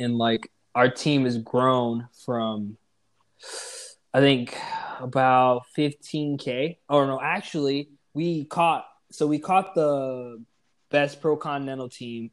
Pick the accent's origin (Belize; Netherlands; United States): Belize; Like, when I'm growing up, man, like, my parents always had, like, so we come from Belize. And, like, there's not a lot of money there.